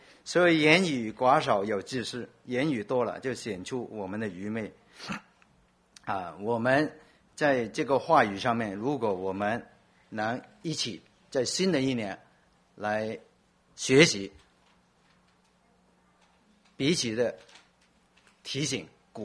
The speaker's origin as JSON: {"language": "Chinese", "region": "Guangdong", "country": "China", "first_language": "Cantonese", "said": "我们广东话说不经大脑说话"}